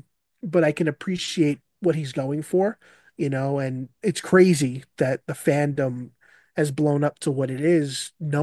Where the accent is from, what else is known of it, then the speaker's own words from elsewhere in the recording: Staten Island, New York, United States; I'm from Staten Island as well.